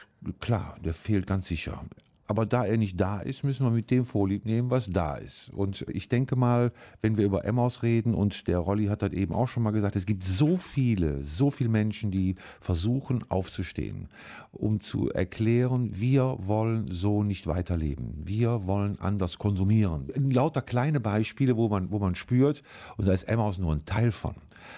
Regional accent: Rhineland, Germany; Ich komme aus dem Rheinland und da ist man, alte Familien sind da katholisch. Ich bin also auch katholisch sozialisiert.

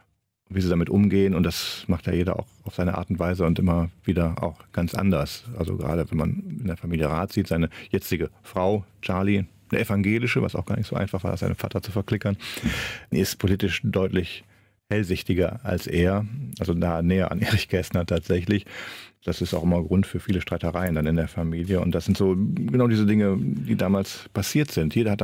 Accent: Wipperfürth, North Rhine-Westphalia, Germany; Ich komme aus dem Bergischen, da ist das Rheinische auch verbreitet, aber da gibt es in jedem Dorf schon wieder einen anderen Dialekt und ich komme aus Wipperfürth, da ist es also nah am Sauerland, schon nördlich der Benrather Linie. Also wir sprechen Ick

